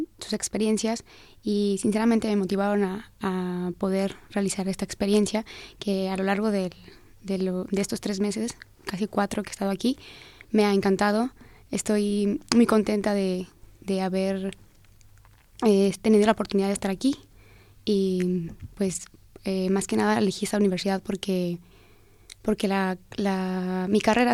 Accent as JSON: {"language": "Spanish", "country": "Mexico", "said": "todo lo que hagamos estando aquí o fuera del país nos representa como mexicanos"}